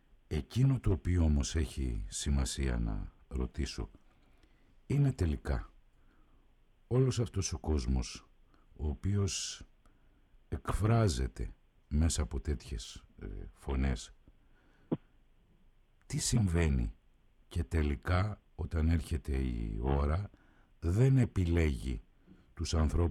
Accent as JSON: {"language": "Greek", "region": "Northern Greece", "country": "Greece", "tie": "born or raised there", "said": "Στην ιδιαίτερη πατρίδα μου, στην Βόρεια Ελλάδα, κόντεψαν τα 500 μέχρι να απελευθερωθεί η Βόρεια Ελλάδα."}